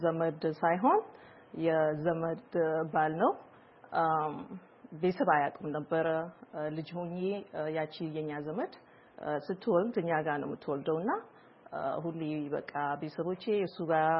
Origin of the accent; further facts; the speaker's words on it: Dire Dawa, Ethiopia; also born or lived in Djibouti; now in United States; የተወለድኩት ድሬዳዋ ያደኩት ያውና ድሬዳዋና ጅቡቲ መሃል ነው።